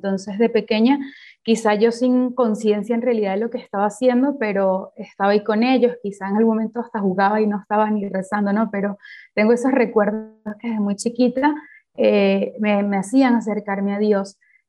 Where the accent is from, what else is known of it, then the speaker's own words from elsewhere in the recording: Venezuela; born there; nací en Venezuela, en el seno de una familia profundamente católica.